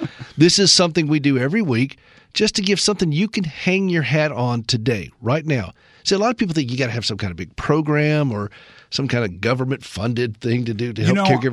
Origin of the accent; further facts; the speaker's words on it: Anderson, South Carolina, United States; And I listened to them growing up. I'm from Anderson, and I have a family still down there